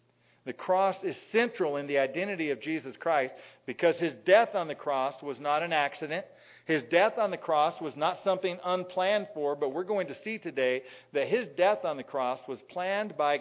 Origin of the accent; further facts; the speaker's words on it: Pueblo, Colorado, United States; I grew up in Pueblo, Colorado.